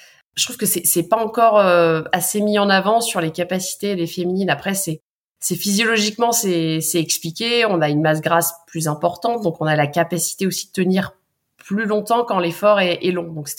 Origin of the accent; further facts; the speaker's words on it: Hauts-de-France, France; now in Annecy, France; j'ai 36 ans. Je suis originaire du Pas-de-Calais. Maintenant, je ne dis plus que je vis dans le Pas-de-Calais, je dis que je suis originaire de là-bas. Ça fait une semaine que j'ai déménagé à la montagne, tout près d'Annecy.